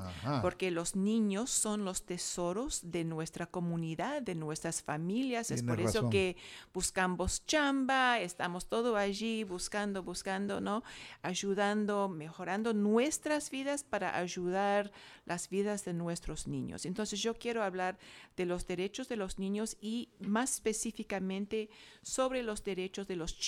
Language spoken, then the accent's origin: Spanish; São Paulo, Brazil; also born or lived in Argentina; nací acá, soy descendiente de europeos, pero realmente mi alma quizás fue por los años que crecí en São Paulo, en Brasil, mi alma siempre fue latino. Entonces, yo viví allá muchos años, volví a Brasil mucho, después me casé con un argentino, volví a Argentina